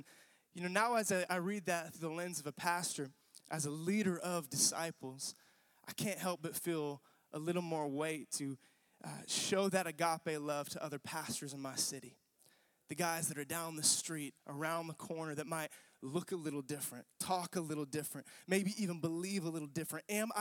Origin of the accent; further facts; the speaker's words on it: Arkansas, United States; I'm from Arkansas, but not that Arkansas.